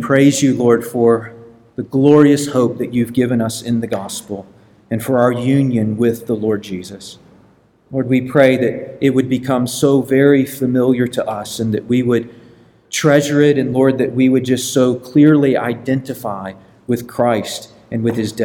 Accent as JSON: {"language": "English", "town": "Augusta", "region": "Georgia", "country": "United States", "tie": "born or raised there", "said": "I grew up in Augusta, Georgia, and my parents actually, when I was born, I was brought home to the house that they live in now. So they've lived there for a very long time. I grew up in that house."}